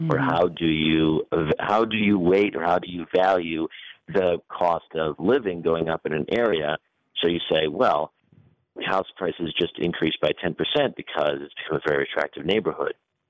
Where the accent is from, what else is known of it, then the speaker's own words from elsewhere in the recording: Midwest, United States; also born or lived in Chicago; now in Georgia, United States; I mean, I come from the Midwest. I moved here about 11 years ago. And, I was very skeptical about, moving my family from Chicago to Georgia.